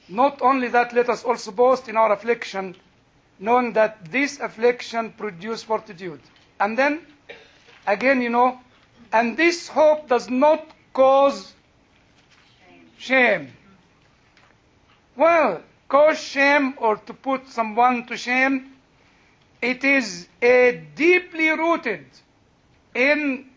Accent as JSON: {"language": "English", "country": "Egypt", "said": "I'm British. But actually, I'm not even British. I'm actually Egyptian."}